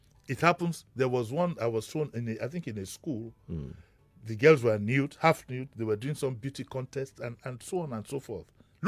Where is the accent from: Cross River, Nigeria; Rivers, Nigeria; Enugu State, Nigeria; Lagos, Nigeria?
Lagos, Nigeria; when I was growing up in Lagos, I don't think I saw a dead body until the day my grandmother died.